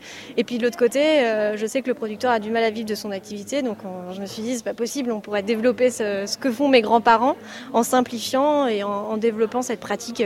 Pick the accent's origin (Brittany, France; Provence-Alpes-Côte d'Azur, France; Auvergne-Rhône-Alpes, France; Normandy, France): Brittany, France; Pontivy; moi je suis bretonne de Bontivy